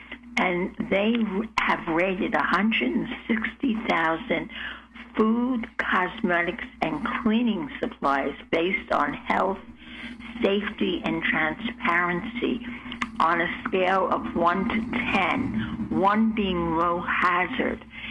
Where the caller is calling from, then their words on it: New York, United States; I'm calling in from New York.